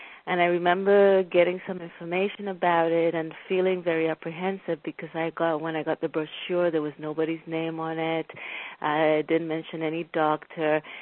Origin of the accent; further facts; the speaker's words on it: Puerto Rico; now in Los Angeles, United States; I am 42 years old. I'm originally from Puerto Rico, although I've been living here in Los Angeles for the past almost 18 years.